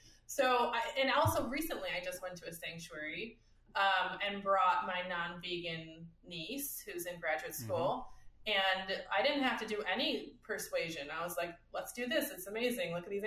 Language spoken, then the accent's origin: English; Midwest, United States; So I grew up in the Midwest.